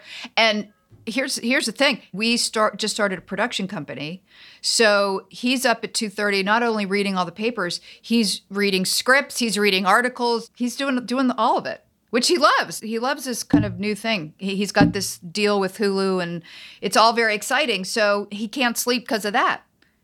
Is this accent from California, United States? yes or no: no; New York City, New York, United States; I was in LA and I come from New York and time difference, blah, blah, blah.